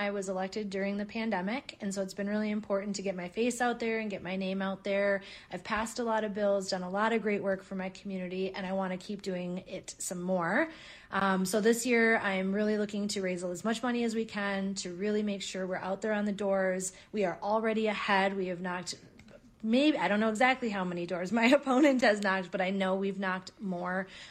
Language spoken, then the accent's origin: English; Minnesota, United States; born or raised there